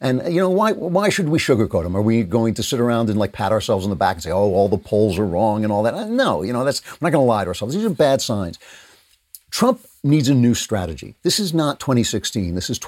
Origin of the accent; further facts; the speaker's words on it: United States; Just to say, I'm an American, I'll do any joke I want.